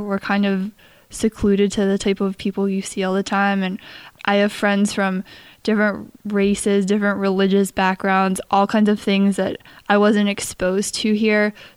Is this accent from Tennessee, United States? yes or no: no; Pittsburgh, Pennsylvania, United States; born there; I was born in Pittsburgh. I attend Penn State University main campus